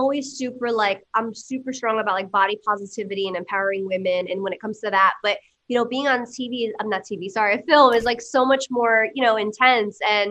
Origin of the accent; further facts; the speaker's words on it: New York, United States; And, but I am from New York, so the straight shooter thing was kind of easy.